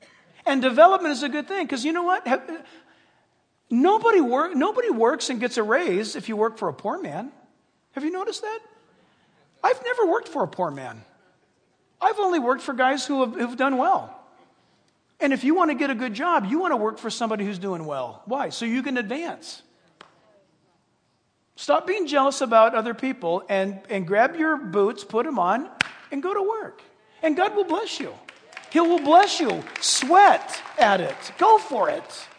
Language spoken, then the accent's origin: English; California, United States; I was born and raised in California. I remember things called smog alerts.